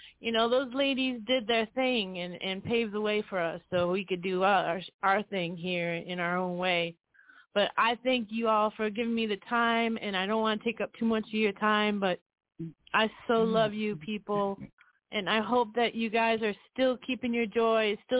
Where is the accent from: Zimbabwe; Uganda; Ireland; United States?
United States; Detroit, Michigan; even like … who's from my hometown, Motown. I was born in Motown.